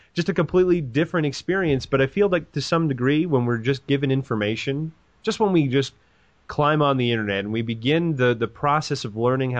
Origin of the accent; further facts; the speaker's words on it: Canada; I'm a Canadian, so we have it pretty sweet up here.